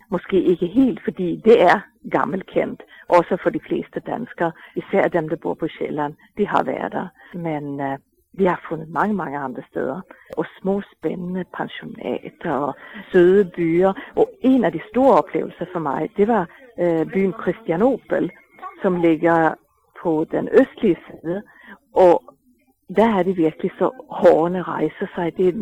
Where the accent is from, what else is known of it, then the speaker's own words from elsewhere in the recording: Sweden; Vi har bare ikke opdaget det rigtigt nu som svenskere.